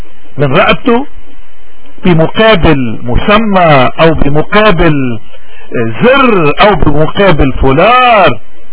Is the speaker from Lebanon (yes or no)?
yes; Lebanon; نحن كلبنانيين شو مطلوب منا اليوم باول يوم من هالسنة الجديدة؟